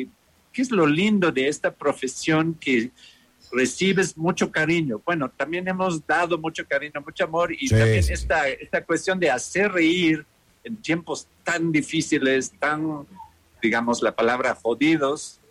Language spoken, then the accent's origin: Spanish; Germany; Spanish is a second language; now in Ecuador; la mirada de un gringo, digamos, soy alemán, pero aquí me dicen gringo, sobre el Ecuador